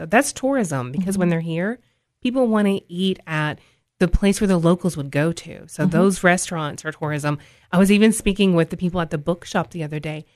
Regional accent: Tennessee, United States; I live in Putnam County. I grew up in Cumberland County.

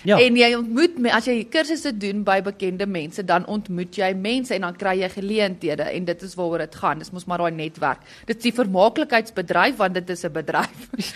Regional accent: Middelburg, Mpumalanga, South Africa; Middelburg en Mpumalanga.

